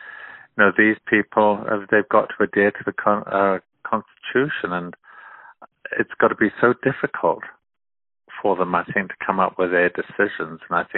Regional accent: Portsmouth, South East England, United Kingdom; he came from Portsmouth in England, which is my hometown, and there's still a Charles Dickens museum there.

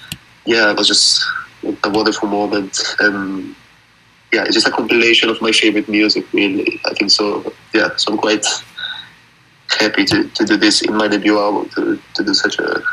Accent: Brazil; English is a second language; now in London, United Kingdom; So I live in London now, and I moved from Brazil here.

